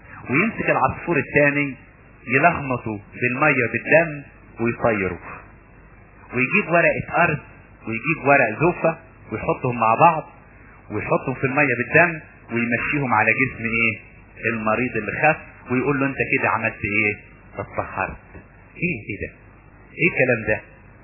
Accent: Upper Egypt, Egypt; مثل كان يقولوه عندنا في الصعيد، مش عارف ان كنتوا حافظين ولا لا

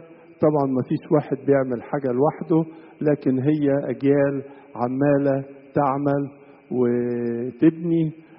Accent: Egypt; أنا جاي من مصر

